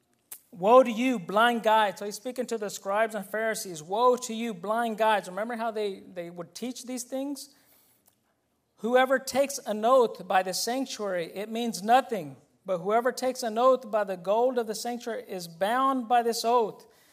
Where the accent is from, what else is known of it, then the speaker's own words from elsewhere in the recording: Mexico; Yo puedo decir eso porque soy mexicano